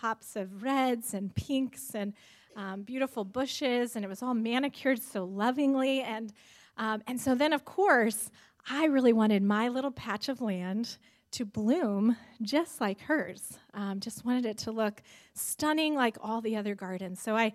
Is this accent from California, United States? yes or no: yes; California, United States; And granted, I'm from California where we don't have seasons